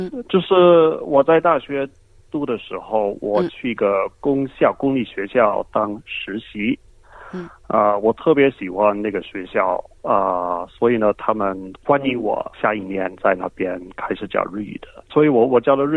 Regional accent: Australia; 我们澳大利亚人很少有机会跟中国大陆人接触。那我是这么开始学中文呢？那是在我读9年级的时候，大概14岁了，

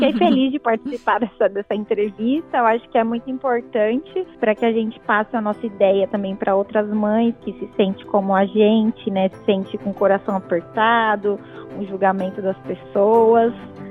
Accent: Brazil; now in Australia; Eu sempre adorei cozinhar, então, desde que eu saí do Brasil, eu tinha isso em mente, de seguir esse caminho. E, assim, é como um sonho para mim estudar isso aqui na Austrália também.

